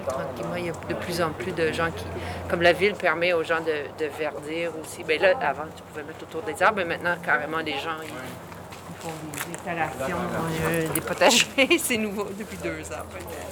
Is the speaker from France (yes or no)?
no; Nova Scotia, Canada; Moi, je viens j'ai grandi en Nouvelle-Écosse.